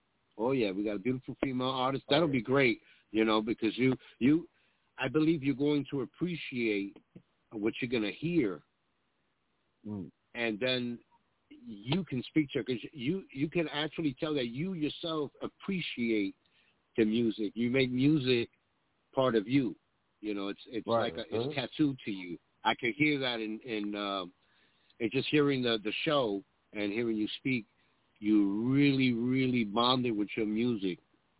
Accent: Bronx, New York, United States; We're from the Bronx, so we used to go to Skakey and Stars Roller Ring and hear that music.

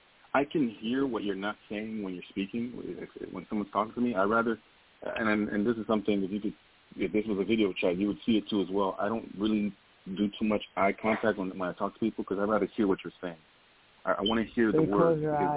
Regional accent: Haiti; The first one is just about me in Haiti and the different experiences that I had in Haiti and growing up in Haiti

